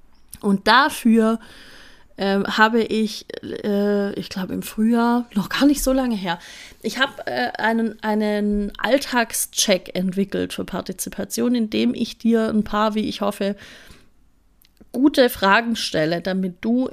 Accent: Baden-Württemberg, Germany; Aber wie gesagt, Dinge, die es gratis gibt, da bin ich ja Schwabe

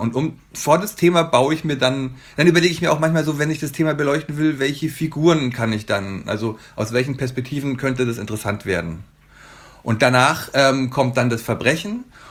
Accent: Bavaria, Germany; Also ich komme ja aus Bayern und da gehe ich auch viel in den Bergen spazieren oder wandern oder so.

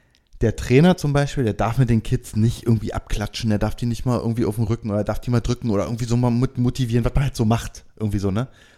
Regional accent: Germany; Naja, und wir als Europäer oder als Deutsche

